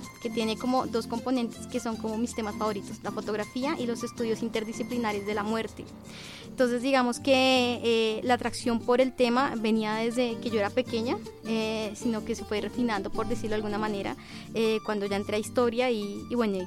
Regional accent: Bogotá, Colombia; Bueno, yo soy de Bogotá

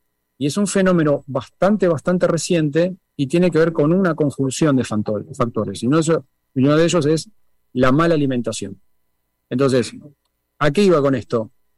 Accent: Argentina; en mi caso como argentino, se da esta paradoja

